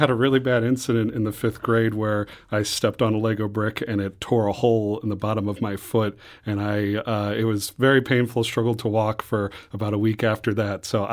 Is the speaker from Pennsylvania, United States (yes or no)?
no; St. Louis, Missouri, United States; also born or lived in Los Angeles; I grew up in St. Louis, and when I moved back to St. Louis from Los Angeles, I learned about the Gateway Lug